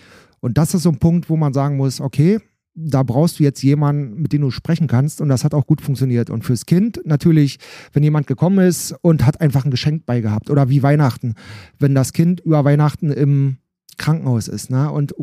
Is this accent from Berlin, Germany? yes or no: no; Bad Freienwalde, Brandenburg, Germany; ich komme aus Alt-Ramft, das ist ein Teil, Ortsteil von Bad Freienwalde